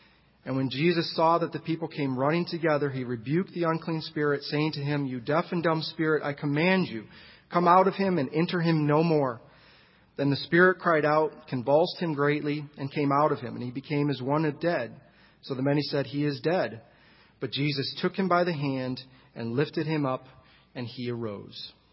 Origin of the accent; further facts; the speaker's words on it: Michigan, United States; He farmed 5,000 acres in my home state of Michigan.